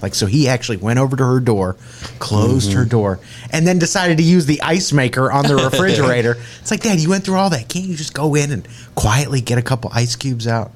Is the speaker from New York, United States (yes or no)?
yes; New York City, New York, United States; I'm from New York.